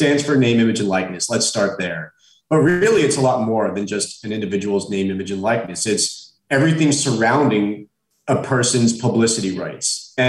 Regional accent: Florida, United States; My background is I'm born and raised in South Florida, which is an area you've become accustomed with in the recent past.

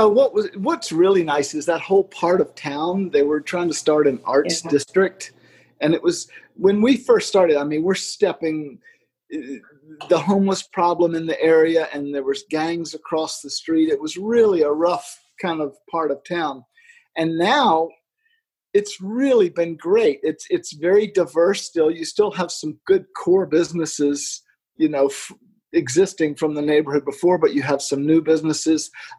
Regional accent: Richmond, United States; I'm from Richmond, so it really, and I knew that area when I was a kid.

